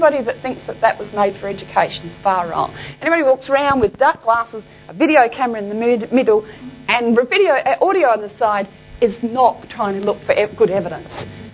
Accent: Adelaide, South Australia, Australia; I'm from Adelaide, we have the submarine court there

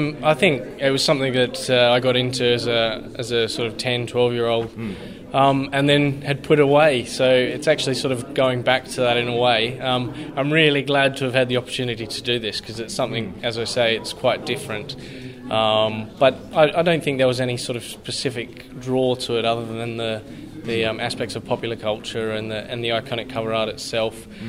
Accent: Australia; I mean, I'm from Australia, and I grew up out in Australia reading it as well.

